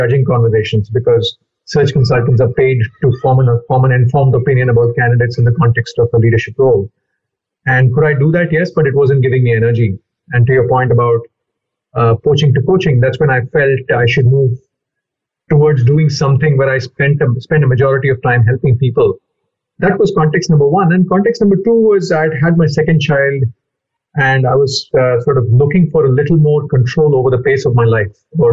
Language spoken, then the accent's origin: English; Chennai, Tamil Nadu, India; also born or lived in Gwalior; I come from the South, as my name indicates. My father was a public sector banker. Initial years in small towns in Tamil Nadu, 4 years in a town called Gwalior, sandwiched between Agra and Jhansi. I think 9th onwards, I was in Chennai.